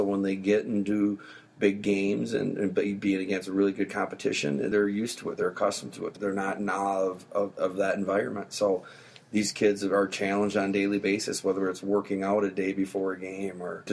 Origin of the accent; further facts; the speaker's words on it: Hastings, Minnesota, United States; So I grew up in Hastings, Minnesota, lived there, played there all through youth, played high school hockey